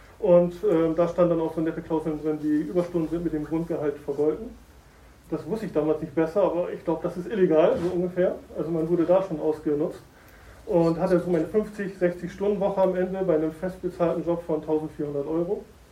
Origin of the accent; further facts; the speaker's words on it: Lower Saxony, Germany; Also erstmal, ich bin am 6.7.1980 geboren. Ich bin in Bude groß geworden und aufgewachsen und am Gymnasium in Oldenburg, am GAK gewesen.